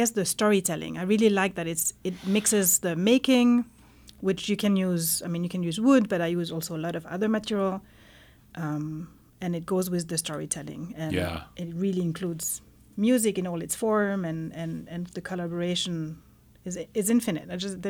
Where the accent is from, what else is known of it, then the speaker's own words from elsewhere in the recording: Switzerland; I grew up in Switzerland.